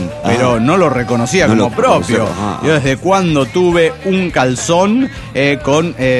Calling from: Santa Clara, California, United States; desde Santa Clara, California.

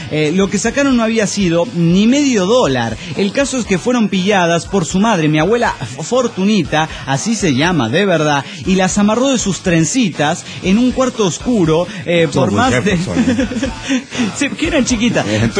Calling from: Phoenix, Arizona, United States; Hola, soy … de Phoenix, Arizona.

